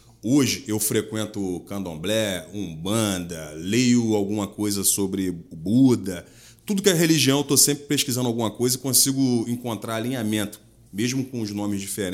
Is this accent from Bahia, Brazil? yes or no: yes; Irecê, Bahia, Brazil; Eu sou natural da cidade de Irecê, mas passava todas as minhas férias num povoado da cidade chamada Barra do Mendes, numa cidade chamada Barra do Mendes, num povoado chamado Milagres.